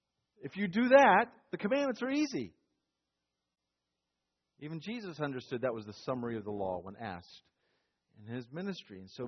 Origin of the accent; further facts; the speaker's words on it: North Carolina, United States; You know I'm from North Carolina. You know I like the North Carolina Tar Heels in basketball.